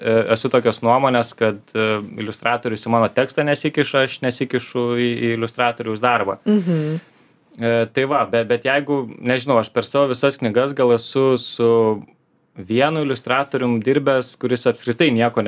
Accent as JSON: {"language": "Lithuanian", "town": "Palanga", "region": "Klaipėda County", "country": "Lithuania", "tie": "born or raised there", "said": "kadangi aš augau Palangoj"}